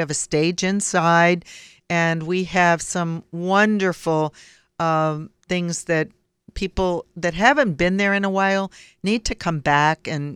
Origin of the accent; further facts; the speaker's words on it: Texas, United States; Even though we're all American and we're all Texans, these are things that are important for who we are as people